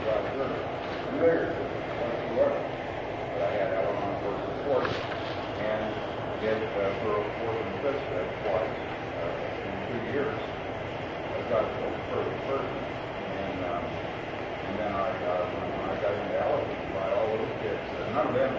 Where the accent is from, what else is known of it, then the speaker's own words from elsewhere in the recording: Woodland, Missouri, United States; I was raised in Woodland, Missouri, and I was living in Woodland, Missouri.